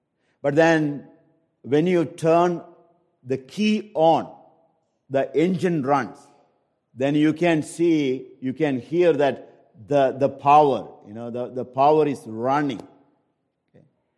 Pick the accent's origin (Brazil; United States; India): India; I come from India. Even northern part of India, we have a lot of these kind of encounters.